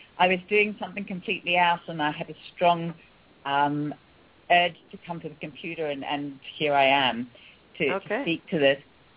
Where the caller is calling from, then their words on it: South East England, United Kingdom; Oh, hi, I'm calling from Southeast England.